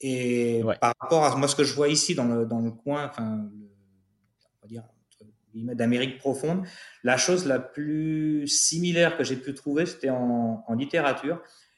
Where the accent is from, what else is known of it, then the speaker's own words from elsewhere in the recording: Spain; French is a second language; ils remarquent un petit accent et ils disent, ah, vous avez un accent, vous êtes d'où? Je viens d'Espagne.